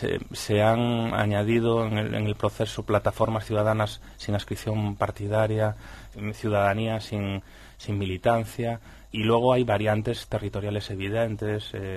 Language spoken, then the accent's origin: Spanish; Galicia, Spain; Yo como gallego me considero gallego de nación